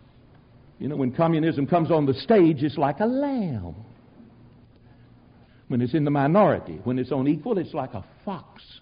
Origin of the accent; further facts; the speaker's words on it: United States; You're an American. Caught my accent. Yes.